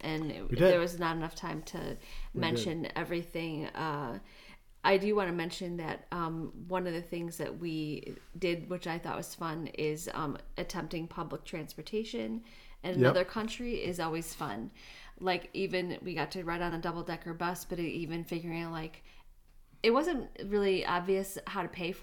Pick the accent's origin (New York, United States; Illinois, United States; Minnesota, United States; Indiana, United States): Illinois, United States; Chicago; I mean, we're from Chicago, so we've taken the train into the city for years, and taken the Metra and things like